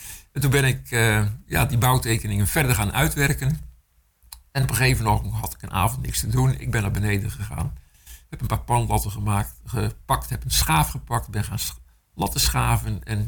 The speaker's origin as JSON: {"language": "Dutch", "town": "Enkhuizen", "region": "North Holland", "country": "Netherlands", "tie": "born or raised there", "said": "Dan gaat het niet om de stad Enkhuizen. Mm-hmm. Daar ben ik geboren en opgegroeid."}